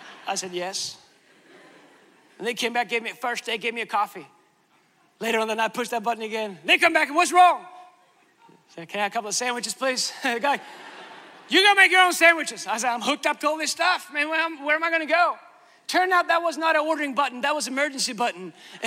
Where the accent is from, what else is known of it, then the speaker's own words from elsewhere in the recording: United States; now in Sweden; I came from America, the land of great service, to Sweden where no one knows what service is.